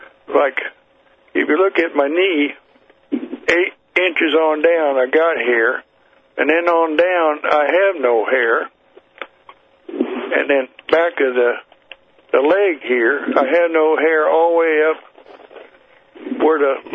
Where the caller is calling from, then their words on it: Perry, Missouri, United States; I'm from Perry, Missouri, and I enjoy your program immensely.